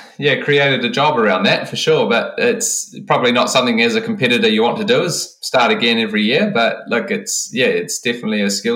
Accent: New Zealand; growing up in New Zealand, you're surrounded by water.

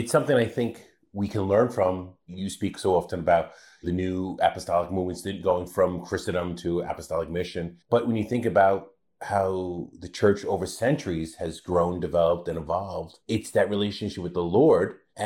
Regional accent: Queens, New York, United States; And I took the 7 train many times growing up in Queens.

